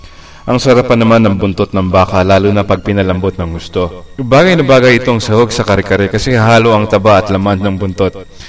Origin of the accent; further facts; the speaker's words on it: Novaliches, Metro Manila, Philippines; now in United States; Ang joke nga nung araw pag nagbibidahan kami sa tambayan nun sa amin sa Novaliches